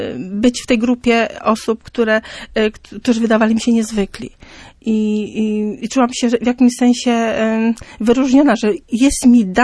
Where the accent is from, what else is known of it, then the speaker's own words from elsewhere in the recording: Lublin, Lublin Voivodeship, Poland; now in Gdańsk, Poland; Przyjechałam z Lublina